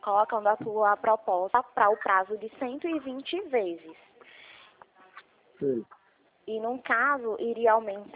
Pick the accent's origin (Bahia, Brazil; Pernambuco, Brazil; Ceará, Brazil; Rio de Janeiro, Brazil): Pernambuco, Brazil; Recife; Não, na verdade eu sou daqui de Recife